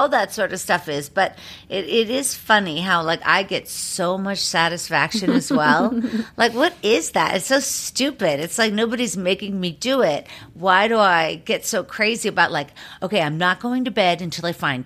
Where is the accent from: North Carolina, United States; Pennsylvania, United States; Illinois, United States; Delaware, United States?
Pennsylvania, United States; Pittsburgh; moved away as an adult; now in Los Angeles, United States; You know, I'm from Pittsburgh, and when I first got to Los Angeles